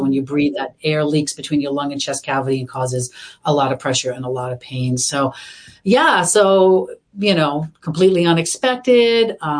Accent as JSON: {"language": "English", "region": "Massachusetts", "country": "United States", "tie": "born or raised there", "said": "I grew up in Boston area, so we were in a smaller town"}